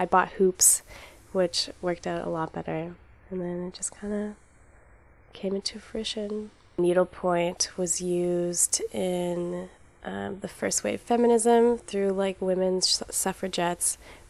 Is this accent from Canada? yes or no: yes; Guelph, Ontario, Canada; I was born and raised in Guelph, so it was nice to kind of go back to that.